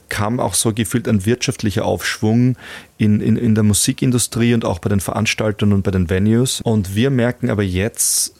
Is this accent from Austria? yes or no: yes; Styria, Austria; born there; Ich bin ja selber gebürtiger Steirer und Halbsteirer, meine Mutter ist Steirerin, also ich habe da einen absoluten Bezug zur Steiermark